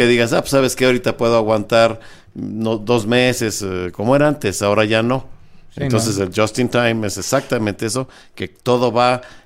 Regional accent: Mexico; nosotros como mexicanos hemos

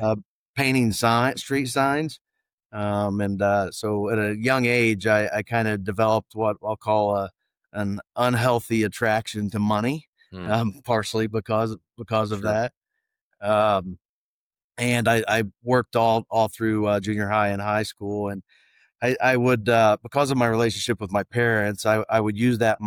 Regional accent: Franklin, Ohio, United States; As far as growing up, I was born and raised in Franklin, Ohio.

